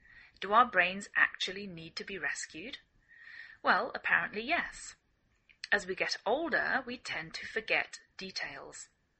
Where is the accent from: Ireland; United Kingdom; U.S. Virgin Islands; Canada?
United Kingdom; England; now in United States